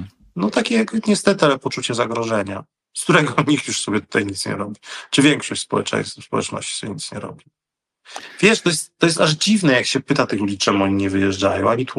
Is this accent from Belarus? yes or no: no; Ukraine; Polish is a second language; Bo my jesteśmy rosyjskomowni, ale jesteśmy Ukraińcami i walczymy.